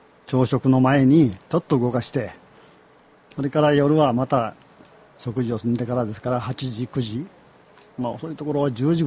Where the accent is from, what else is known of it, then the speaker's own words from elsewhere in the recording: Kyushu, Japan; moved away as an adult; now in Kyoto, Japan; 私はあの、もともと九州出身なんです。それで、どこかいいとこないかというのでたまたま来たのが京都でして、